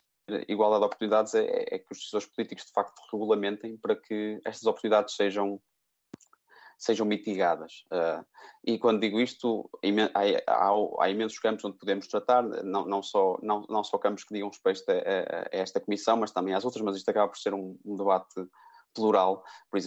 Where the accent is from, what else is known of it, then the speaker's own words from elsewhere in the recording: Porto, Portugal; eu sou do Porto, acabo por ser de uma zona francamente privilegiada do nosso país